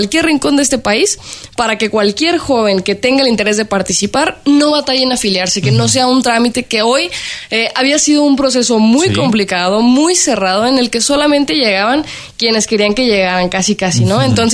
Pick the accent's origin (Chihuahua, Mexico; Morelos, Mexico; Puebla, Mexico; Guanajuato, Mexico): Chihuahua, Mexico; Te platico, yo soy de Chihuahua